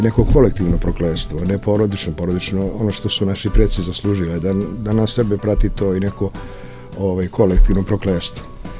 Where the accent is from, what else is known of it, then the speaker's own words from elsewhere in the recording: Serbia; Pa evo, mislim, mi smo kao Srbi u Evropi nazvani kralj ubicama